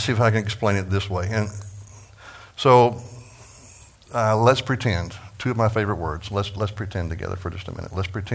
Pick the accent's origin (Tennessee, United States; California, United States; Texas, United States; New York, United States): Texas, United States; I grew up in Texas, and so I'm rudimentary in Texan, and I'm horrible in Greek, and worse in English